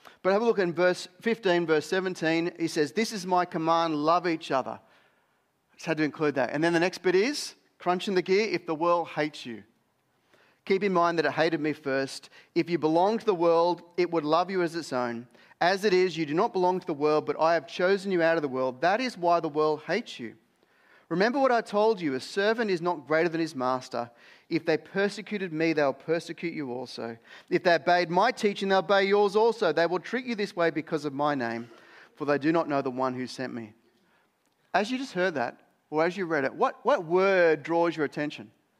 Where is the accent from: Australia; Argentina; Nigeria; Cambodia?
Australia; Maybe you've gone to a different culture where they're not as laid back as Australian, actually much more generous. No offense to us all